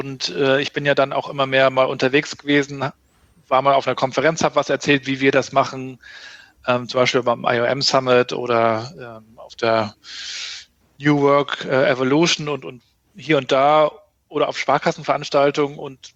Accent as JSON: {"language": "German", "town": "Rostock", "region": "Mecklenburg-Vorpommern", "country": "Germany", "said": "Nee, ich bin Rostocker"}